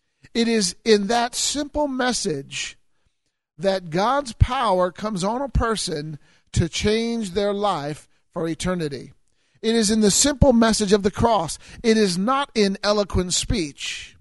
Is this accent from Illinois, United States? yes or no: yes; Illinois, United States; I'm from Illinois, and I went to school in Tulsa, and I made several trips from Illinois to Tulsa.